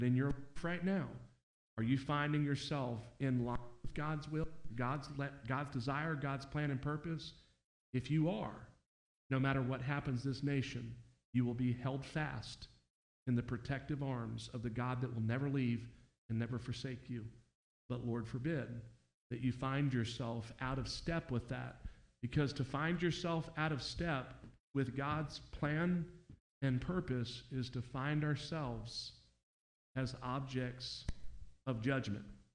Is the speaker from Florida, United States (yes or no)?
yes; Miami, Florida, United States; And I was raised in Florida.